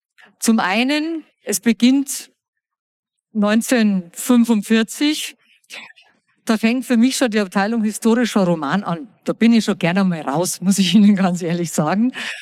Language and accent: German; Bavaria, Germany; Ganz ehrlich, ich komme aus Niederbayern.